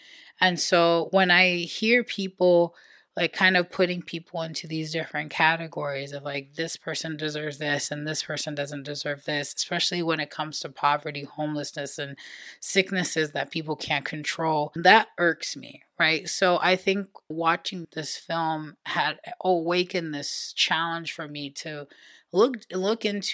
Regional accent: Florida, United States; especially for me growing up in Florida, growing up in an evangelical circle

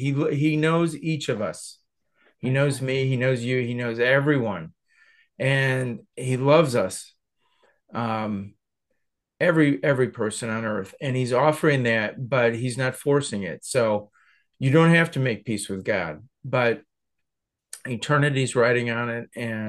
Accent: Ohio, United States; I'm from Ohio. I live in Ohio all my life

